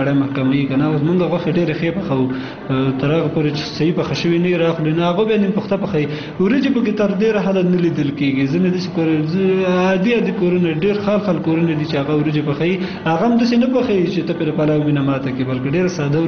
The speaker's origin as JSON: {"language": "Pashto", "region": "Kunar", "country": "Afghanistan", "said": "زه اصلا د کونړ ولایت اوسیدونکی یم."}